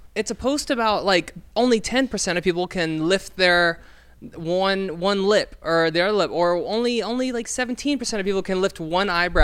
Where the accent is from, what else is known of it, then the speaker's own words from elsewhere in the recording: Philippines; I feel like if I wasn't Filipino, this would be racist. But I am Filipino.